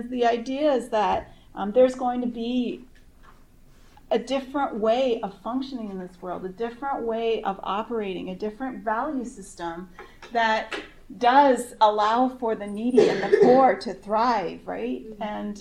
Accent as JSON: {"language": "English", "country": "Canada", "said": "in the interest of full disclosure, I'm Canadian"}